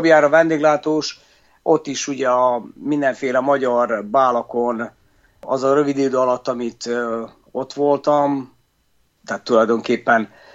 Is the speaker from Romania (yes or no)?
no; Senta, Vojvodina, Serbia; Igen, Zentáról származom, a volt Jugoszlávia területéről, ugye ma már csak Szerbiaként ismert ez a terület.